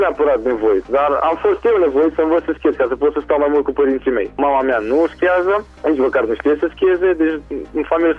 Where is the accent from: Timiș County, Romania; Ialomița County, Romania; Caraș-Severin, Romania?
Caraș-Severin, Romania; Reșița; born there; M-am născut în Reșița, județul Calea Severin, pe data de 14 ianuarie 1997.